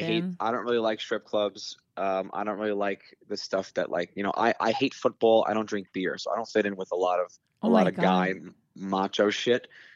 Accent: Staten Island, New York, United States; But also growing up on Staten Island, when I would leave the house dressed kind of nice

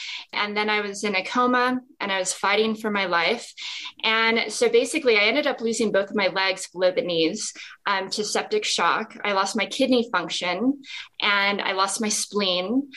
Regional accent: Las Vegas, Nevada, United States; So when I was young, I grew up in Las Vegas. I grew up skiing and snowboarding, and that's not where you expect a professional athlete to come from.

